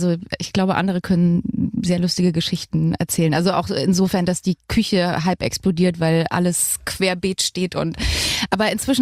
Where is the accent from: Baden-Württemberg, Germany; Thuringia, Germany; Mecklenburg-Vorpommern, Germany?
Thuringia, Germany; accent: Thuringian; mein Dialekt, Thüringisch, war ganz schlimm.